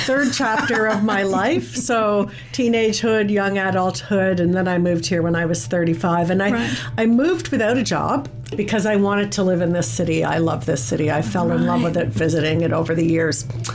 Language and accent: English; Prince Edward Island, Canada; now in Kingston, Canada; I'm originally from PEI.